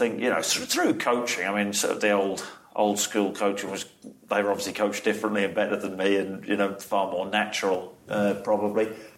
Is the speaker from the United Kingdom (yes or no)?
yes; Nottingham, East Midlands, United Kingdom; born there; I was born in Nottingham. That's why I supported them.